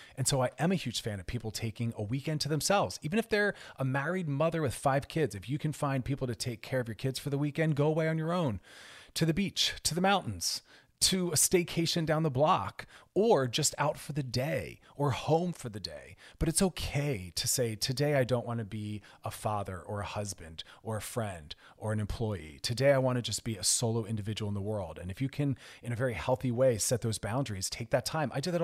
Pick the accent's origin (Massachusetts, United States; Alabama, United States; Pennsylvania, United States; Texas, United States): Pennsylvania, United States; Philadelphia; accent: Philly; my Philly accent.